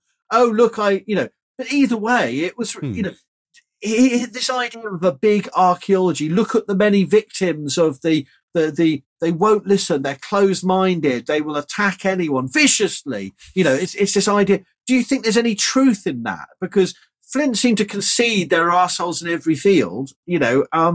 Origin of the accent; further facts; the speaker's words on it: United Kingdom; perhaps because I am British